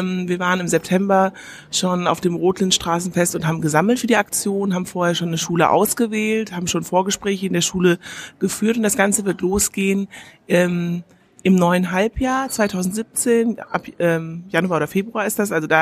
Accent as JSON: {"language": "German", "town": "Frankfurt", "region": "Hesse", "country": "Germany", "said": "ich komme aus Frankfurt am Main"}